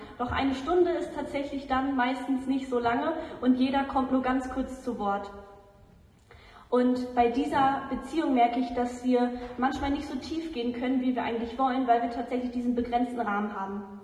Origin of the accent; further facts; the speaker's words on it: Lower Saxony, Germany; now in Karlsruhe, Germany; ich bin 19 Jahre alt, ich komme eigentlich aus Niedersachsen, also ganz oben an der Nordsee, aber wohne im Moment in Karlsruhe bei der Bibelschule.